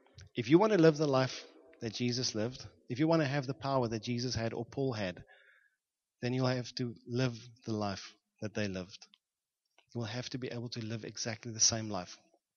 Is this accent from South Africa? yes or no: yes; Johannesburg, Gauteng, South Africa; I grew up in Johannesburg. So every now and then we'd go and watch rugby or cricket